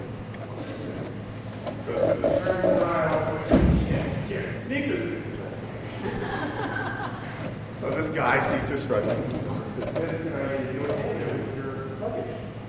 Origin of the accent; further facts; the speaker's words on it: New Jersey, United States; I'm from New Jersey, and there are not a lot of deer on the Garden State Park.